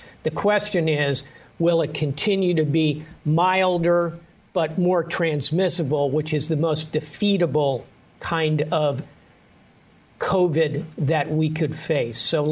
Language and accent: English; United States; because I'm Greek American and I know the Greek alphabet